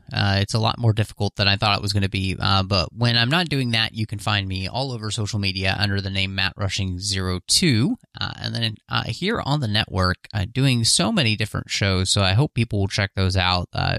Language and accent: English; Southern United States, United States; you would know, because we're both from the South